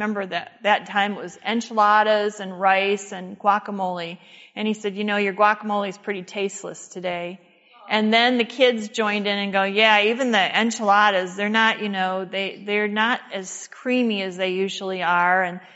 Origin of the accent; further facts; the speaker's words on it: Detroit, Michigan, United States; As I told you, those church members where I grew up in the Detroit area were always encouraging me.